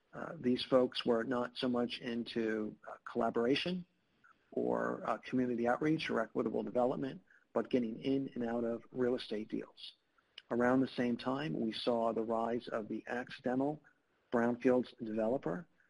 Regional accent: Florida, United States; I'll put a shout out for my home state, the state of Florida

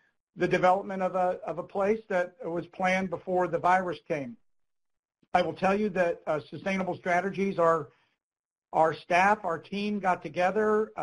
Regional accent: Charlestown, West Virginia, United States; In my hometown of Charlestown, West Virginia, we organized a project called the Commerce Corridor

